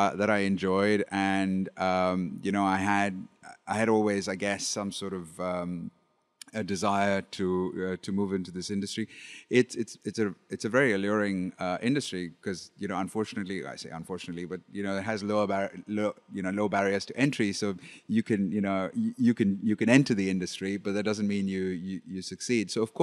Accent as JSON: {"language": "English", "country": "India", "tie": "born or raised there", "said": "I grew up in India with my father, who was an admiral in the Navy"}